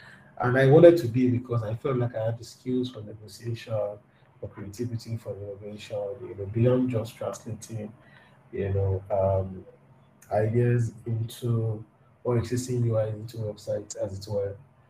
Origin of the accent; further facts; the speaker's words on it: Makoko, Lagos, Nigeria; So I was born in Makoko, essentially. The same Makoko that everybody is going to now to try to rescue. I was born in Makoko. Lived in Makoko for a while.